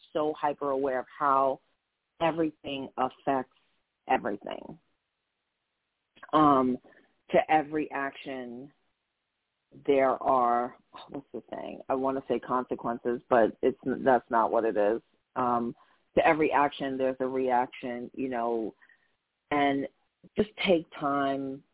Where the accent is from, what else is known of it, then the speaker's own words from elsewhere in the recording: Queens, New York, United States; I will be going back to Queens, New York, my hometown.